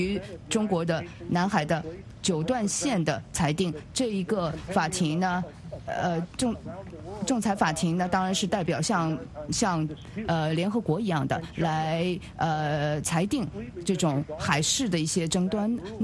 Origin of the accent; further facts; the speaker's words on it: United States; 那么我是美国人呢，我是相信独立宣言和美国宪法的